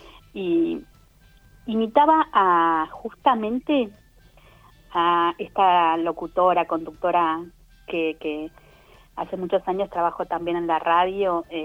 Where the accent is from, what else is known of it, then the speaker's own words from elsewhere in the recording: Alto Río Senguer, Chubut, Argentina; Yo soy de Río Senger, Alto Río Senger.